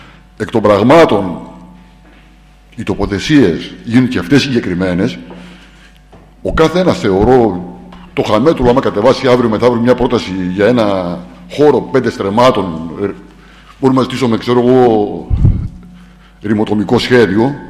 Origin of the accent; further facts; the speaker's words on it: Sykies, Central Macedonia, Greece; Κάτοικος Σιχιάς είμαι, από τη Σιχιά είναι η καταγωγή μου